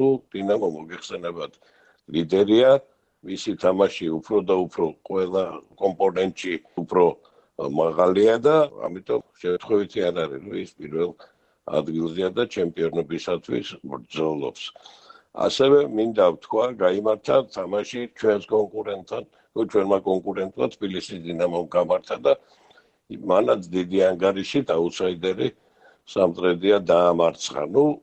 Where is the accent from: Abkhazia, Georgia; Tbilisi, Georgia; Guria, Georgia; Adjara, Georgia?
Adjara, Georgia; Batumi; მე როგორც ბათუმელი გულშემატკივარი ვისურვებდი, რომ გამარჯვება ჩვენ მხარეს ყოფილიყოს.